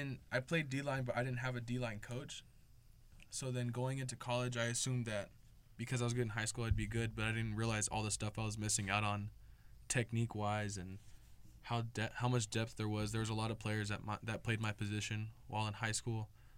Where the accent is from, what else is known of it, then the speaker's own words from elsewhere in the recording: Oxnard, California, United States; I'm from Oxnard, which is closer to Moore Park. So I'm more used to that weather and that environment.